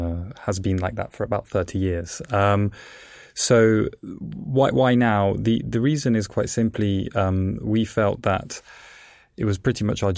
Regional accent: England, United Kingdom; also born or lived in Italy; I was born in Italy. The reason I, as a child, moved to England is because my parents were actually plasma physicists, and they worked for JET

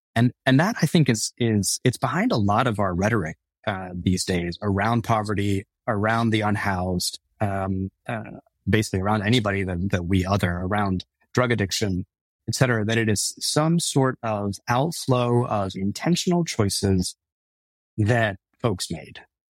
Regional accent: Texas, United States; Yes, we grew up brown in Texas. Yes, we dealt with racism.

